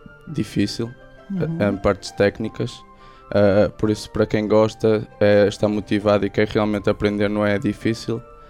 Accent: Braga, Norte, Portugal; de Braga, danças são muito características da região, então é uma forma de manter a tradição

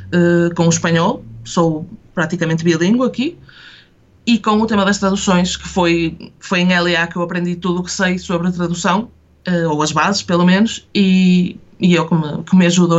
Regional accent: Braga, Portugal; porque eu sou de Braga, e então voltei para casa.

